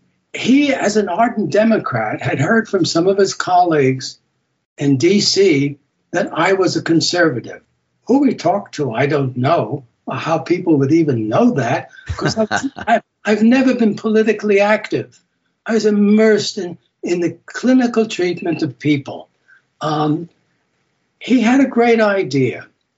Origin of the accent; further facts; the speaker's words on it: New York, United States; I grew up in New York. I was born there, lived there for the first 27 years of my life.